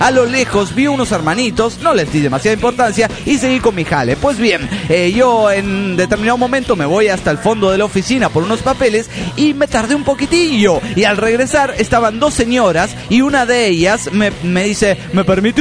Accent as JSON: {"language": "Spanish", "town": "Tarapoto", "region": "San Martín", "country": "Peru", "said": "Soy el hermano del Lobo del Río de Tarapoto, Perú."}